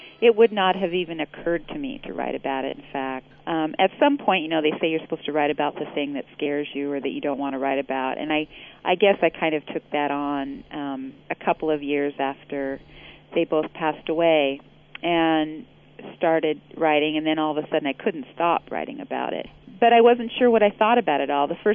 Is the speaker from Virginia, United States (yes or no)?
no; Richland, Washington, United States; I grew up in Richland, Washington, which is the bedroom community for the Hanford nuclear site.